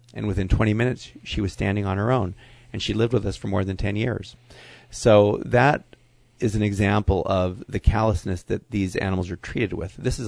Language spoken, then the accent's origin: English; Hollywood, California, United States; I grew up in Hollywood